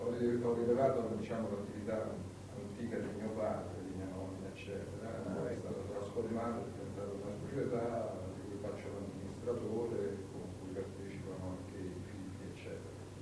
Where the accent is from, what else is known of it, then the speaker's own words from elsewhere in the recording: Trentino-Alto Adige, Italy; sono trentino come Luigi.